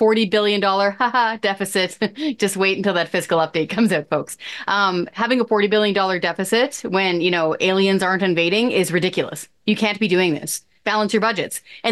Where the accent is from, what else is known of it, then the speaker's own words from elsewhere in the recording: West Coast, United States; Like, I'm from the West Coast, okay? In most cases, the real estate there is more expensive than Manhattan.